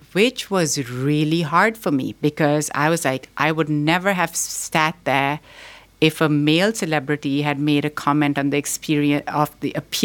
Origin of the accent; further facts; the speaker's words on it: Pakistan; now in United States; Their father, I'm from Pakistan, their father's from Ghana.